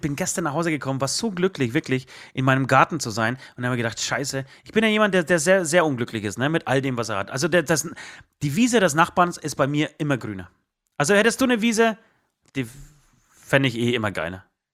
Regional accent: Katowice, Silesian Voivodeship, Poland; meine Familie oder ich komme aus Katowice, grob Tichau, Katowice, Oberschlesien. Und das ist so eine hässliche Gegend, wirklich.

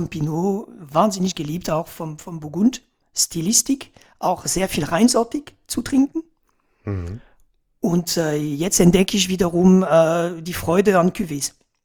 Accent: France; now in Germany; Nee, also Franzose bin ich so oder so.

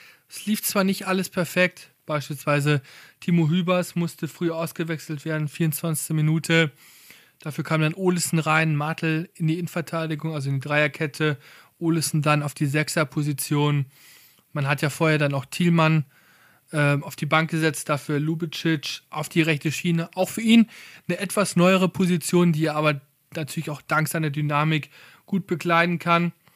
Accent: North Rhine-Westphalia, Germany; now in Cologne, Germany; Ich komme aus dem Westmünsterland, aus der Nähe von Münster. War früher selbst auch bei Münster oft in der Kurve. Jetzt wohne ich ja mittlerweile seit 3 Jahren in Köln

